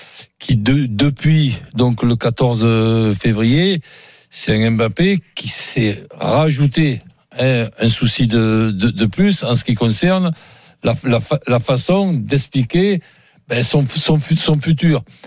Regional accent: France; Moi, je suis peut-être chauvin en tant que Français

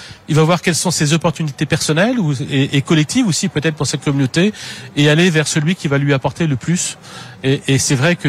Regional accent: France; Donc nous, on se doit en tant que Français d'essayer de voir

